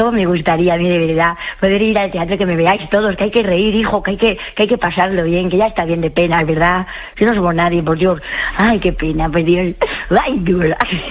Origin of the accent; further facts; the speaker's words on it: Seville, Andalusia, Spain; como yo soy sevillana, me cuesta un poquito más poner el acento castellano que ella tiene.